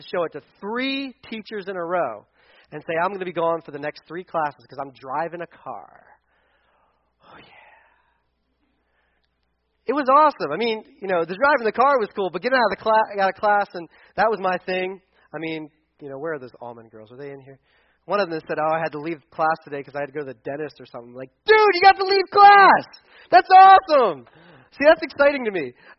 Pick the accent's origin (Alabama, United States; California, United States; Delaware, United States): Delaware, United States; When I was in high school, back where I grew up in Delaware, we actually got driver's education was part of our curriculum in school.